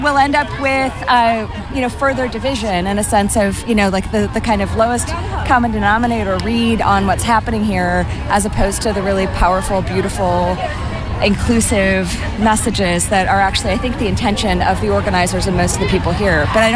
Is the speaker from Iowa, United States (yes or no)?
no; Richmond, Virginia, United States; I'm from Richmond, Virginia.